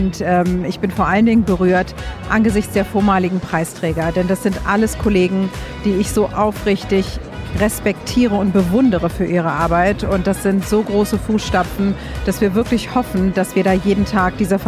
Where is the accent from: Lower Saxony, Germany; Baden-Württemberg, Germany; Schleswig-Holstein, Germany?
Schleswig-Holstein, Germany; ich komme ja aus dem Norden, fast an der Grenze zu Dänemark.